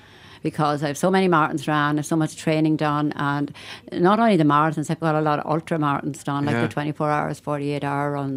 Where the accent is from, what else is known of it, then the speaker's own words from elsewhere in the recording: Dundalk, County Louth, Ireland; because I'm from Dundalk and stuff like